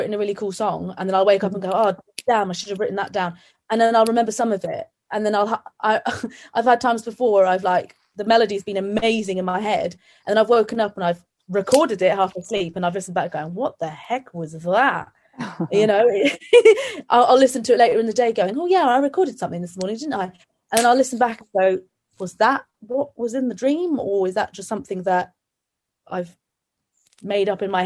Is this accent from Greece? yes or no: yes; Skiathos, Thessaly, Greece; So I was brought up on the Greek island of Skathos. That is where my family is at the moment.